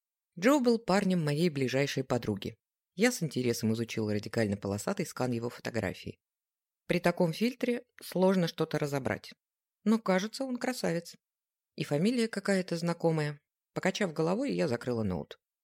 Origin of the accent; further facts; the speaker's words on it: Minsk, Belarus; Сама я родом из Минска.